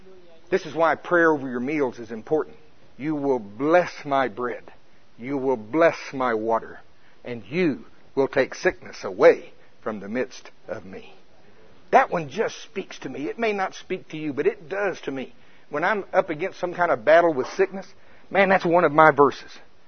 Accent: Oklahoma, United States; But there, hey, I'm from Pottawatomie County, Oklahoma.

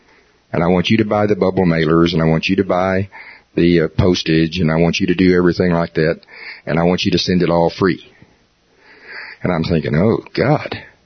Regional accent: Tulsa, Oklahoma, United States; Do you understand I'm from Tulsa, Oklahoma? I mean, my underwear is made out of a Tulsa faith flag.

